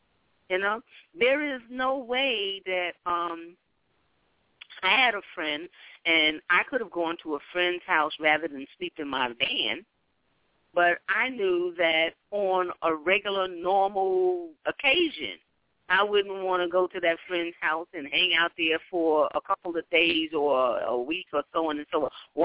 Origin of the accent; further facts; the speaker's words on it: New York City, New York, United States; Young and dumb, growing up in Harlem.